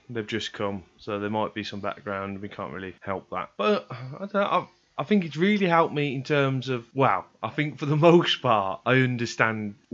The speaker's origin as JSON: {"language": "English", "town": "Small Heath", "region": "West Midlands", "country": "United Kingdom", "tie": "born or raised there", "said": "It was kind of normal to have big families, because we grew up in Small Heath. So everyone, like, there was big Irish family, big Asian family, big black families."}